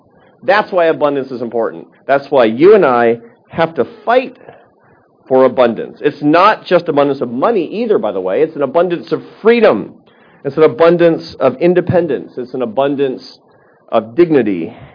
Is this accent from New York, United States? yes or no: no; Seattle, Washington, United States; When I was a kid, growing up in Seattle, in a lower middle class family, there were a lot of poor people in my neighborhood. Nobody went to college.